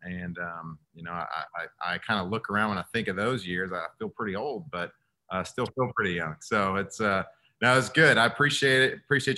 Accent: Texas, United States; You know, I grew up and born and raised in Texas.

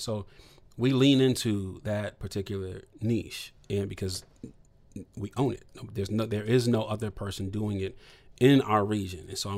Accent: Toledo, Ohio, United States; But the point in telling you that part is that I'm from Toledo, Ohio.

